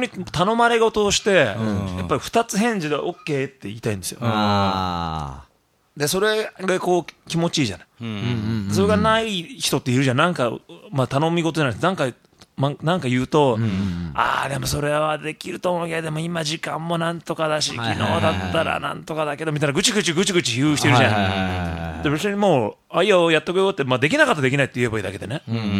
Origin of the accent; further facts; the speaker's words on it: Tokyo, Japan; まあまあ東京ですね。